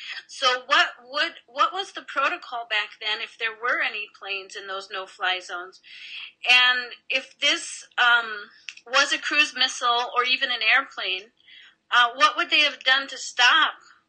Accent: Long Island, New York, United States; I grew up on Long Island, and my mom worked for Lufthansa for 10 years, and she was a cargo agent.

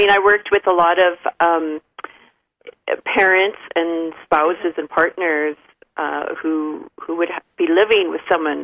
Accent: Canada; I'm from Canada, and I graduated from the University of Lethbridge in Alberta with a bachelor's degree in health sciences, specializing in addictions counseling.

